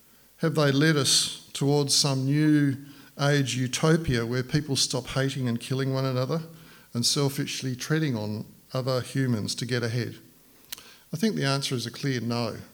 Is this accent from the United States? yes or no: no; Lindisfarne, North East England, United Kingdom; Well, I know where I grew up in Lindisfarne, we never locked our door.